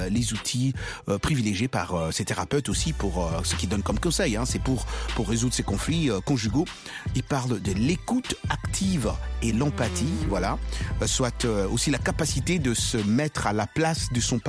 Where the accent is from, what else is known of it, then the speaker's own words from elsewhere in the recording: New York City, New York, United States; Ouais, Georges, nous sommes de New York, non? C'est là notre ville. On a quand même grandi à New York. Tu sais, j'ai grandi, j'ai passé ma vie, Isha, la grande partie de ma vie, j'ai passé à New York.